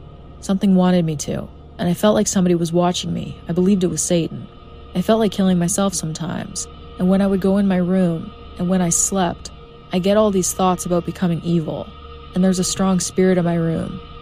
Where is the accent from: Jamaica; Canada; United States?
Canada; especially since I'm Canadian and Saskatchewan is the province directly neighboring me.